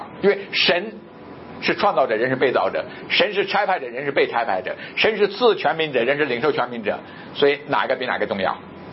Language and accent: Chinese; China; 那我是中国人，中国人跟美国打仗，我要支持谁啊？